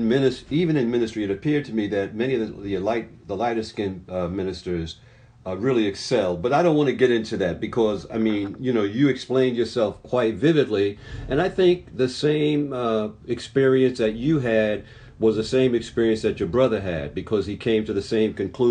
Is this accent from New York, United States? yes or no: yes; Brooklyn, New York, United States; I grew up in Brooklyn, New York